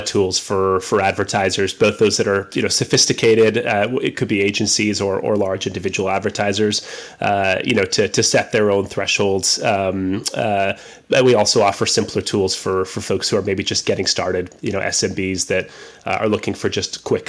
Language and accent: English; Canada; And I am Canadian.